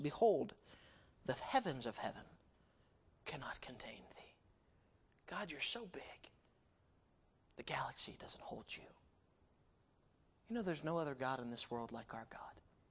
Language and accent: English; Hillsboro, Ohio, United States; When I was growing up, I grew up in Hillsboro, Ohio, and I was at a church there